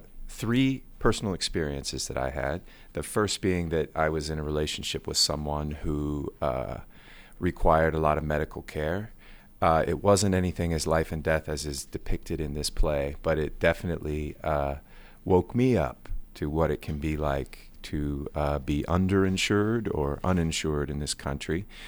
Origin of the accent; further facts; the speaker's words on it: Ohio, United States; Because I'm from Ohio, and the character is from southeastern Ohio.